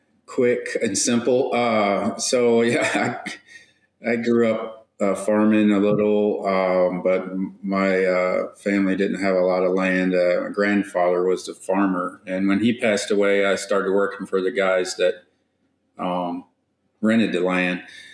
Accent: Virginia, United States; because I'm from Virginia and I grew up farming beside David, and he farmed our land some for a while.

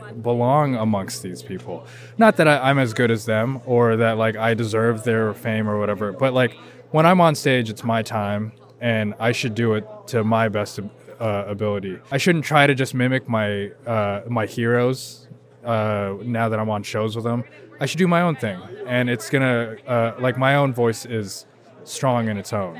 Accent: Seattle, Washington, United States; I'm from Seattle.

